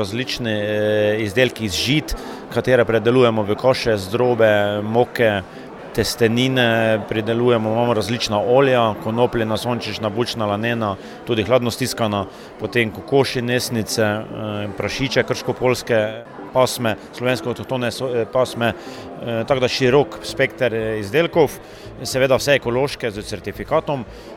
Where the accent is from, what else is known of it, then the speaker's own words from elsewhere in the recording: Vučja vas, Mura, Slovenia; iz Vučija vasi, prihajam iz ekološke kmetije Paldauf.